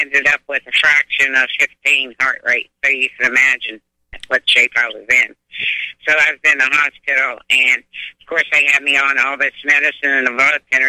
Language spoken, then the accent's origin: English; New Jersey, United States; Yes, I'm the one from Jersey.